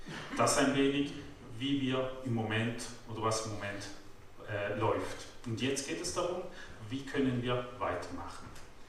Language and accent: German; Switzerland; vor allem wir auch als Schweizer und als Bürger, die das Ganze natürlich auch bezahlen.